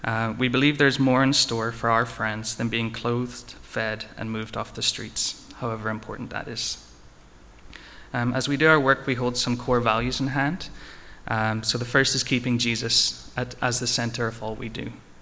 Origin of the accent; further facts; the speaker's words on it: Northern Ireland, United Kingdom; I grew up in Northern Ireland in a small town as well